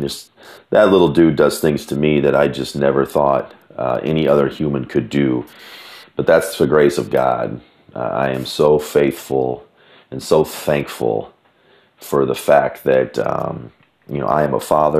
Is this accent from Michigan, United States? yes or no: yes; Michigan, United States; He's from Ohio. I'm from Michigan. We shared a little laugh over that little rivalry.